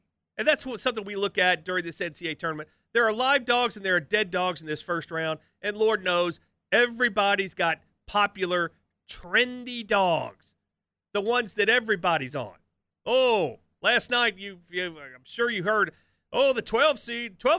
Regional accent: Kentucky, United States; A lot of stories about this time of year, too, about growing up in Madison County

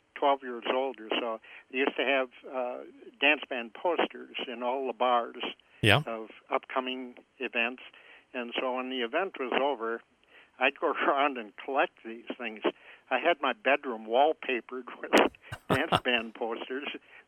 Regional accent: Sleepy Eye, Minnesota, United States; I was born and raised in Sleepy Eye, Minnesota. It was 14 miles west of New Ulm.

